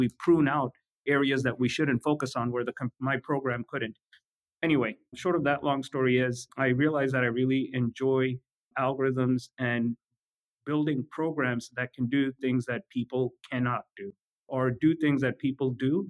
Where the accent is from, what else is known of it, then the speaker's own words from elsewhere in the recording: India; now in California, United States; Growing up in India, I had a motorcycle.